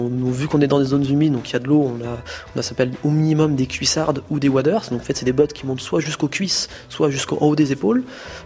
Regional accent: Nantes, Pays de la Loire, France; born there; j'ai 21 ans, je suis chasseur. Je suis né à Nantes, j'habite actuellement dans la banlieue nantaise, juste à côté du lac de Grandlieu, le plus grand lac de plaine de France.

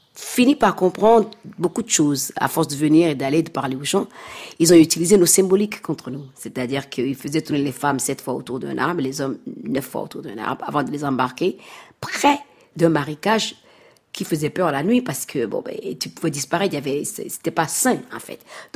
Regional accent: Cotonou, Littoral, Benin; born there; Je suis née à Cotonou, mais mon père, il est de Ouidah.

